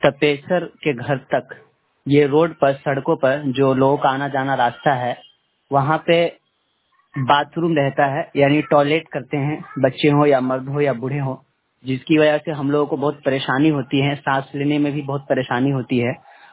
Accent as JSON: {"language": "Hindi", "town": "Bachharpur", "country": "India", "said": "और मैं बछारपुर वार्ड मैं बछारपुर गांव का निवासी हूँ।"}